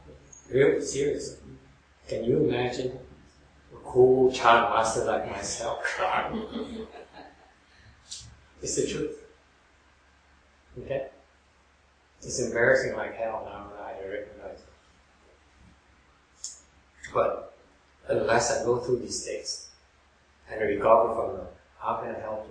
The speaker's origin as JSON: {"language": "English", "country": "Vietnam", "tie": "born or raised there", "said": "When I was growing up in Vietnam, I went to a French high school in Jai Le Ka Pa."}